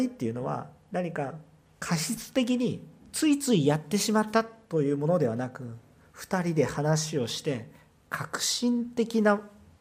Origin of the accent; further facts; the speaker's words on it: Kansai, Japan; 私なんか関西人だからよくあります。